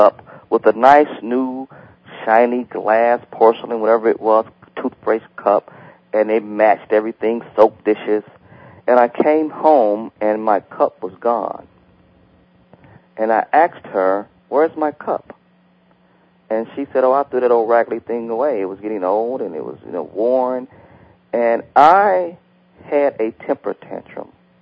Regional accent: Alabama, United States; born there; Well, when I grew up, I was born in Alabama, and my brother is 17 years older than I was

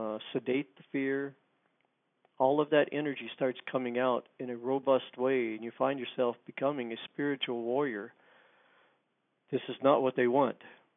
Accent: West Virginia, United States; I remember I grew up in West by God, Virginia.

